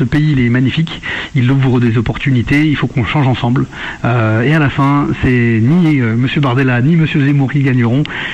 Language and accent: French; France; born there; on est nés en France. On est des Français